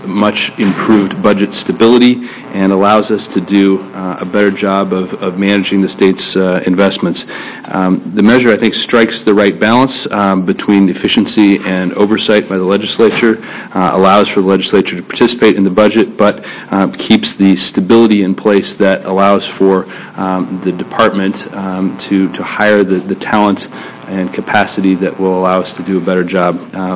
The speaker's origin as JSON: {"language": "English", "town": "Beaverton", "region": "Oregon", "country": "United States", "said": "from Beaverton."}